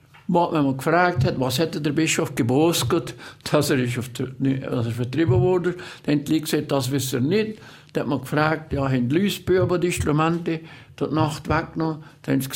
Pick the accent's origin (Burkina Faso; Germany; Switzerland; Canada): Switzerland; Glis, Valais; Glis ist natürlich meine Heimat.